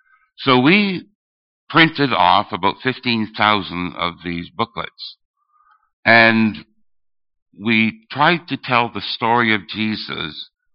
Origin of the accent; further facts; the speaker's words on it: Burlington, Ontario, Canada; Now, you folk know that I'm from Burlington. You're from Timmins.